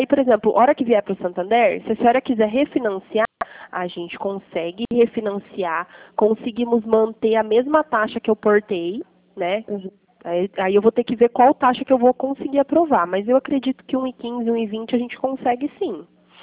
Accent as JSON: {"language": "Portuguese", "town": "Pirassununga", "region": "São Paulo", "country": "Brazil", "said": "eu sou de Pirassununga"}